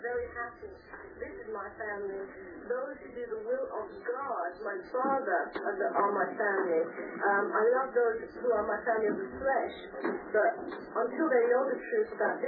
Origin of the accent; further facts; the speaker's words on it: United Kingdom; My rights as a British citizen, as well as being in this country, we should have some sort of outlet to the media